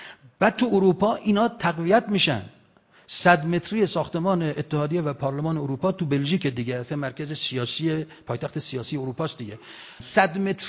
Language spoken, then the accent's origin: Persian; Iran; فهمیدن ما از ایران اومدیم و دعوت کردن یک جلسه خونگی با اینا